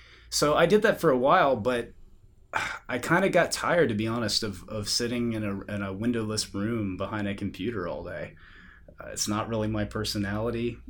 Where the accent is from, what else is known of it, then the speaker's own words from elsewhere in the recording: United States; I'm originally from Fulton County, which for those of us from Fulton County, there's a lot of pride wrapped up in that little statement.